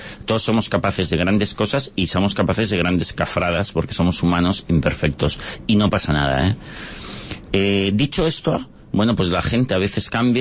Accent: Barcelona, Catalonia, Spain; yo soy de Barcelona

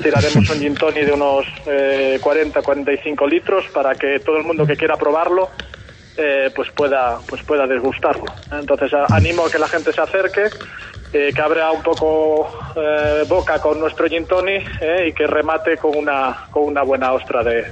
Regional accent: Castropol, Asturias, Spain; now in Cantabria, Spain; Aunque ahora yo vivo en Cantabria, pues bueno, soy de Castropol

